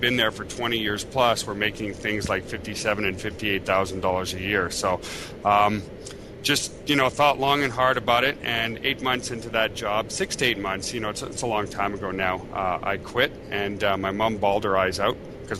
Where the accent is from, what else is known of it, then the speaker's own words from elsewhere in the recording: Quebec, Canada; because I was actually from Quebec, which is the French side of Canada.